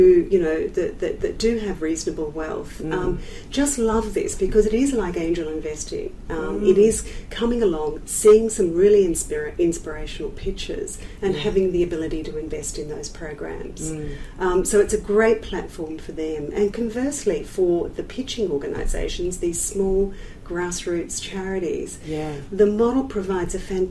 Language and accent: English; Perth, Western Australia, Australia; I'm from Perth